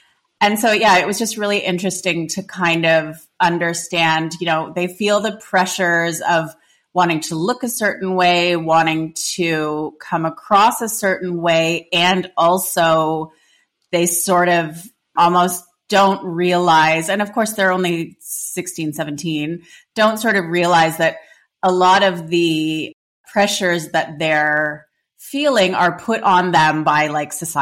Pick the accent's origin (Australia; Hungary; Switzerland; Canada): Canada; I grew up in Canada